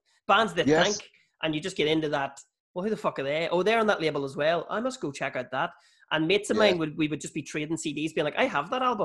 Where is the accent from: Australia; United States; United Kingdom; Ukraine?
United Kingdom; Bessbrook, Northern Ireland; also born or lived in Armagh; because like, I grew up in Bessbrook and Armagh.